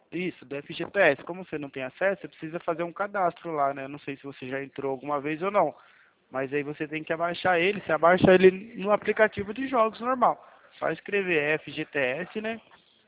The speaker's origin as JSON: {"language": "Portuguese", "region": "São Paulo", "country": "Brazil", "said": "Meu DDD é 19, tá? Que eu sou aqui do interior de São Paulo, tá bom?"}